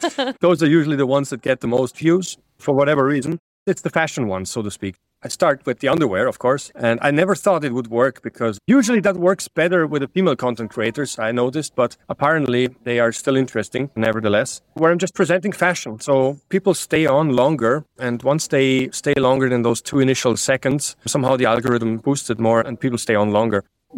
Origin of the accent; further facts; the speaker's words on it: Austria; Although I'm from Austria and not from a country that's traditionally associated with lower prices.